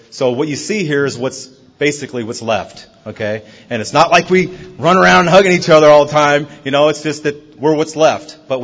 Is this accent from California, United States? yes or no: yes; Long Beach, California, United States; and I grew up in Long Beach, California.